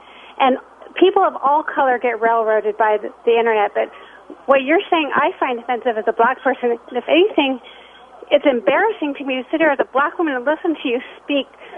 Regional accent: Hawaii, United States; born there; I was born in Hawaii.

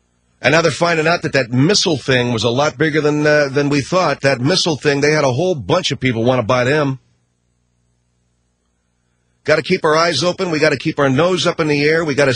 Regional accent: Los Angeles, California, United States; Living out here in Los Angeles, which I got nothing against L.A., it's my hometown, and I'll always love it very, very deeply and wonderfully and warmly and all of that stuff.

